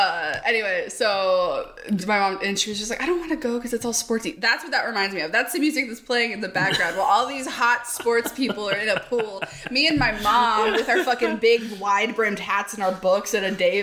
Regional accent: San Diego, California, United States; Also, I grew up in San Diego, so it doesn't get cold until like November.

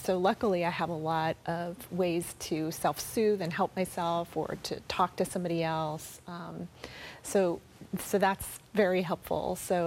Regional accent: the South, United States; I'm from the South. My parents are from Florida, from D.C., and we had all these lightning safety rules in our house.

